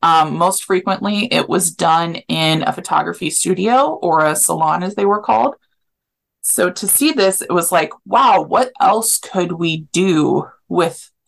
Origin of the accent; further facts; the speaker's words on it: Topeka, Kansas, United States; this may not correlate because I grew up in Topeka. So in Topeka, when it got cool, the hot air balloons would go up.